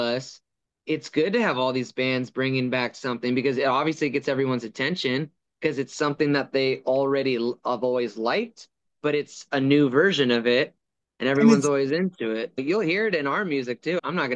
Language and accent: English; Temecula, California, United States; because we're from Temecula. We got to have all the wineries and Old Town